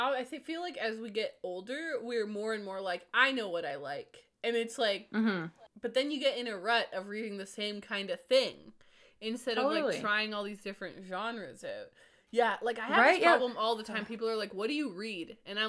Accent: Canada; Like, I'm Canadian.

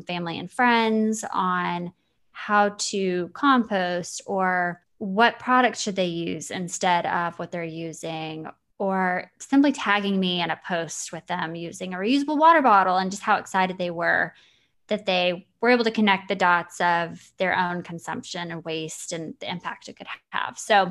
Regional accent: Amarillo, Texas, United States; I grew up in Amarillo, Texas. I was working in Amarillo, Texas, which is like cattle country. We grew up with stockyards, and you just smell the stockyards.

